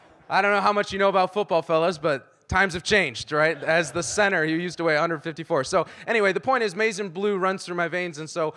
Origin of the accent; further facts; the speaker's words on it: Ann Arbor, Michigan, United States; I was raised in Ann Arbor. I grew up loving Michigan.